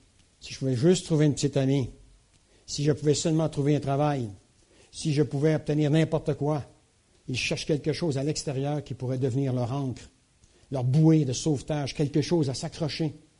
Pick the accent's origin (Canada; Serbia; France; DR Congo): Canada; Quebec; moi je viens du Québec, donc je vais vous parler de ce que je connais.